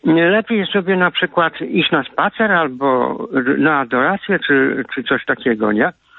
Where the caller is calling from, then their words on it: Słupsk, Pomeranian Voivodeship, Poland; przedstawiam się jeszcze raz … ze Słupska